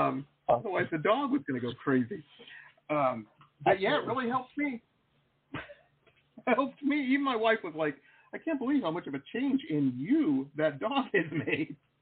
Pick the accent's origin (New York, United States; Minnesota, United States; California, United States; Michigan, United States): Michigan, United States; Detroit; I grew up in Metro Detroit, you didn't say a lot of stuff that would get you popped in the socked in the nose, you know?